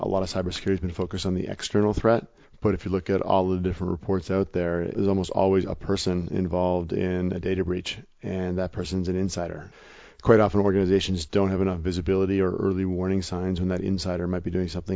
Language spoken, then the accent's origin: English; Canada; now in Boston, United States; I'm Canadian. Don't mind the accent, but I live in Boston